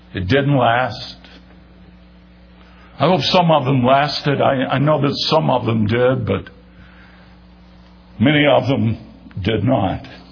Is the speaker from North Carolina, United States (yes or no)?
yes; Winston-Salem, North Carolina, United States; my first official job in ministry was as Bible Club Director for Youth of Christ in Winston-Salem, my hometown.